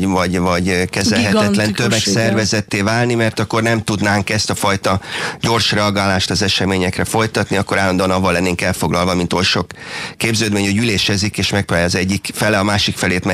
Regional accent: Szerencs, Borsod-Abaúj-Zemplén, Hungary; born there; Szerencsén, ahol én egyébként születtem

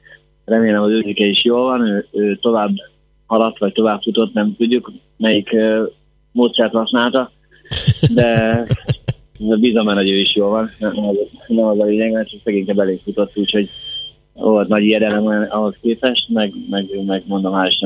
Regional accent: Szerencs, Borsod-Abaúj-Zemplén, Hungary; Mert mivel szerencsén nőttünk fel, ami egy kisváros, ezért nagyon hamar megtaláltuk a zenésztársainkat

